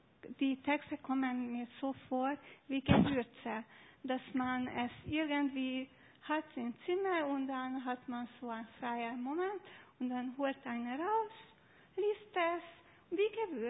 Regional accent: Hungary; German is a second language; ich bin Ungarin, ich spreche nicht perfekt Deutsch.

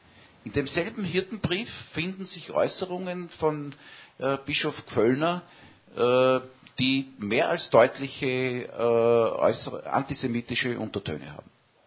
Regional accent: Upper Austria, Austria; Ich bin im Mühlviertel aufgewachsen und bin sozusagen in einer sehr diesbezüglich typisch katholischen Umgebung aufgewachsen

